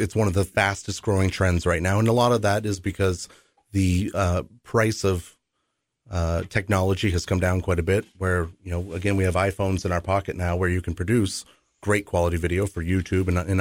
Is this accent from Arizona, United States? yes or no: no; Nashua, New Hampshire, United States; now in Manchester, United States; I am. Born and raised in Nashua, class of 98. Still have family in Nashua, some family up here in Manchester, which is where I currently reside now.